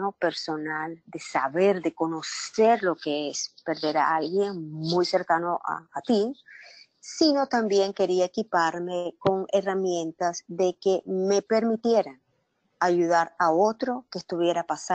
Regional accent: Nicaragua; Como dijiste, soy nicaragüense y a los 12 años yo perdí a mi papá.

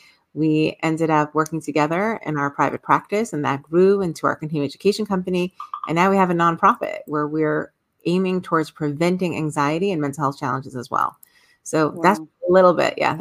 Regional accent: Brooklyn, New York, United States; We're from Brooklyn, New York, grew up in Borough Park, but we have been around the world learning and teaching.

